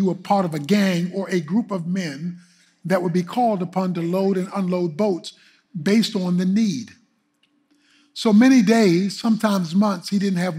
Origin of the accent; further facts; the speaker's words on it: Baltimore, Maryland, United States; I've told you bits and pieces throughout the years about growing up in Baltimore and my father.